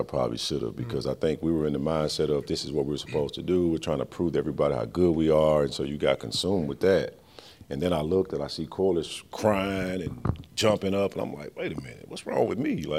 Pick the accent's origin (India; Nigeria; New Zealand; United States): United States; Louisiana; growing up in Louisiana, I had so many coaches that kind of put me in that situation when I was younger